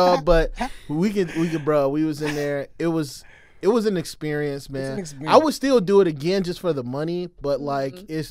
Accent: Georgia, United States; I was telling Tim before I moved out here, I'm from Georgia.

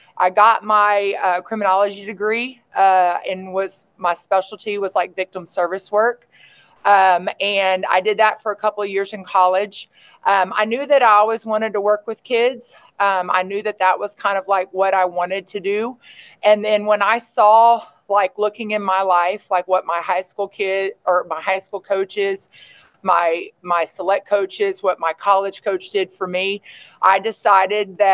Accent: Elgin, Texas, United States; Yeah, so I was born and raised in Elgin, Texas, and I was a multi-sport athlete.

